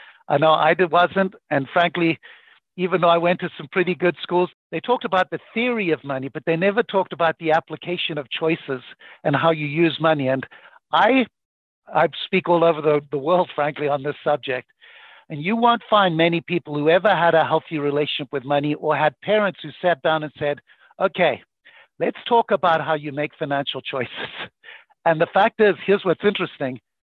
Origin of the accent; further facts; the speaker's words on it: Zimbabwe; I grew up in Zimbabwe to very, very poor parents, to a single mom with two sisters.